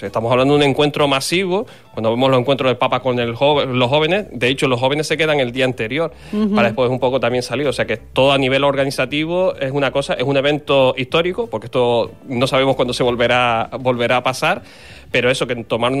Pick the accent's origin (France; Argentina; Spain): Spain; Las Palmas, Canary Islands; nosotros allí en Las Palmas, yo que soy allí de Las Palmas, mucha gente de mi zona